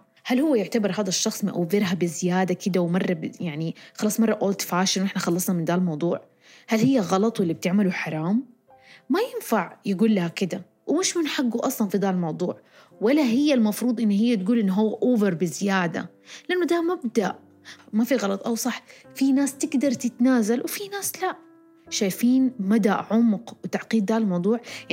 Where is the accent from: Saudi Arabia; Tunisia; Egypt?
Saudi Arabia; وأنا بالتحديد بتكلم عن المجتمع السعودي، أنا كسعودية وتربيت في المجتمع السعودي